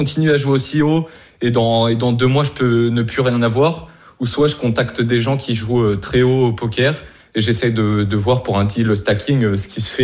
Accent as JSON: {"language": "French", "region": "Normandy", "country": "France", "lives_now": "Portugal", "said": "C'est ça, j'étais de Normandie, maintenant j'habite au Portugal"}